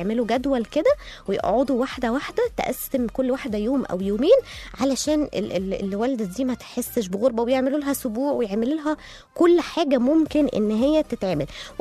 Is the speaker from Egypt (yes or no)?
yes; Egypt; moved away; لا احنا عندنا في مصر غير، في مصر بيبقى ليها روح كده